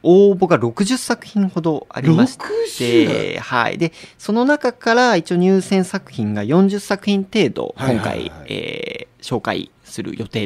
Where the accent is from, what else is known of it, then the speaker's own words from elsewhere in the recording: Seto, Aichi, Japan; やっぱり私も瀬戸出身なんですけど